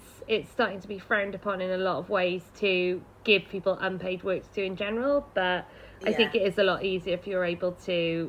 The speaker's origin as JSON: {"language": "English", "town": "Cardiff", "region": "Wales", "country": "United Kingdom", "said": "Yes, I'm from Cardiff."}